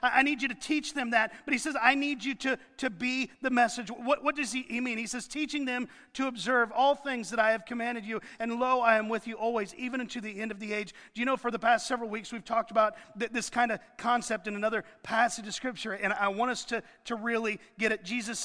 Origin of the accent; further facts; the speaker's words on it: Avon, Indiana, United States; I thought that number seemed a little high because I grew up in Avon.